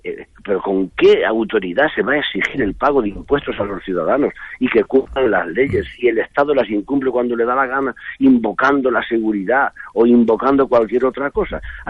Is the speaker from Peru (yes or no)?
no; Spain; como muchos españoles.